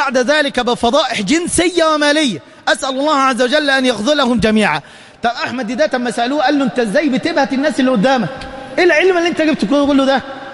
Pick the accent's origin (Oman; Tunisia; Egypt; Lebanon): Egypt; كنت بحسبها عندنا في مصر هنا بنتدلع بس كده